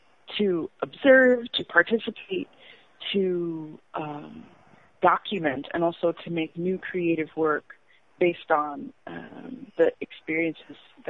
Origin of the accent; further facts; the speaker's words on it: Ethiopia; now in United States; And I'd say, "I'm from Ethiopia."